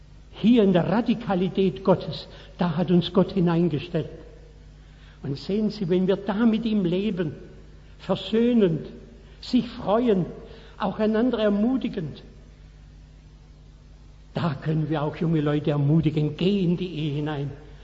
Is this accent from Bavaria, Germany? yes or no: no; Baden-Württemberg, Germany; Aber bei uns im Schwarzwald, da ist Liebe über 60% Wille.